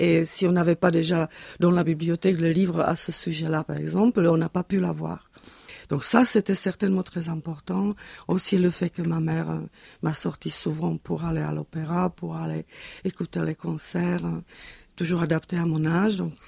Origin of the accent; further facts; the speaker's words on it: Prague, Czechia; Parce que j'ai grandi à Žižkov, ce qui est aujourd'hui, on l'appelait à l'époque Montmartre tchèque.